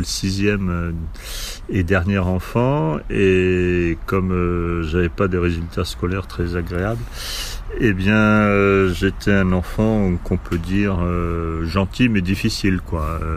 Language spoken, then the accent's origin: French; Toulon, Provence-Alpes-Côte d'Azur, France; J'ai grandi dans le sud de la France, à Toulon, où j'ai pu découvrir le monde de la mer